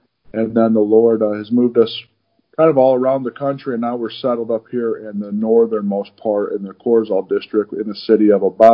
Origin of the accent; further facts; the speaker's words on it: Michigan, United States; moved away; also born or lived in Charleston, South Carolina; I am originally from Michigan, but we were a military family, and then I served also in the United States Air Force. So we consider our hometown Charleston, South Carolina. We spent about 23 years of our life there.